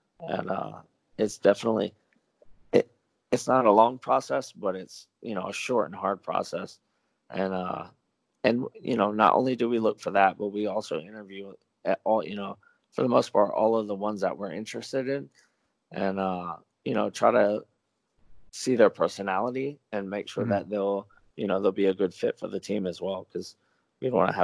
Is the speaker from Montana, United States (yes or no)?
no; North Carolina, United States; moved away as an adult; also born or lived in Atlanta; now in Thailand; You know, I'm from North Carolina, but I spent most of my time after college before I moved to Thailand in Atlanta.